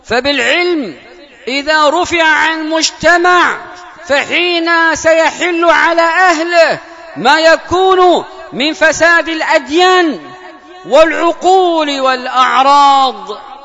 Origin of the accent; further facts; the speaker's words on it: Yemen; بلادنا اليمن